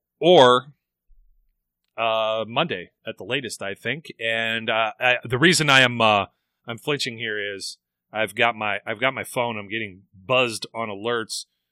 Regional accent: Youngstown, Ohio, United States; And of course, I'm my hometown, Youngstown, Ohio.

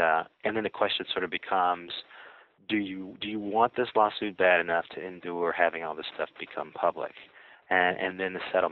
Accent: Gary, Indiana, United States; I'm from Gary, Indiana, kind of a steel town right next to Chicago.

